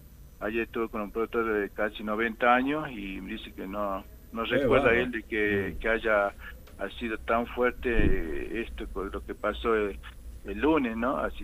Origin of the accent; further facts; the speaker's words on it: Cachi, Salta, Argentina; nosotros los cacheños, yo especialmente como intendente